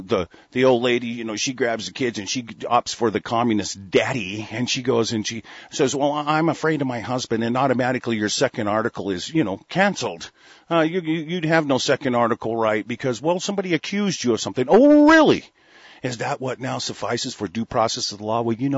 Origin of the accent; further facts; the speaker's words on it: Oregon, United States; I grew up in Oregon, and I travel a lot to Washington.